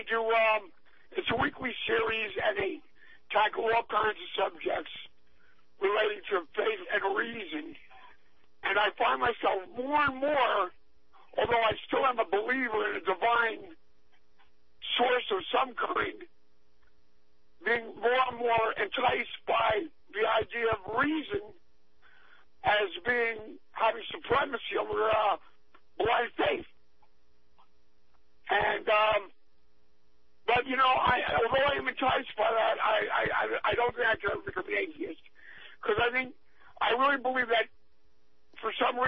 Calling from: New Jersey, United States; I'm calling from New Jersey, from a minor tributary of the Appalachian Mountains, known as the Watchung Mountains.

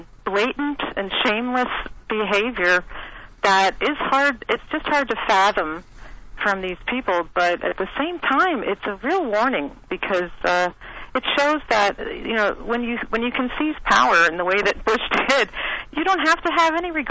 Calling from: Nova Scotia, Canada; Hi, this is … I'm calling from Nova Scotia.

